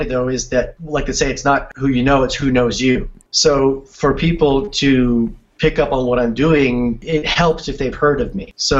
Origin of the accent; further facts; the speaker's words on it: Georgia, United States; accent: Southern twang; Being from Georgia and being Southern, I had a twang naturally, probably in my songwriting, with my guitar playing and a little bit in my singing.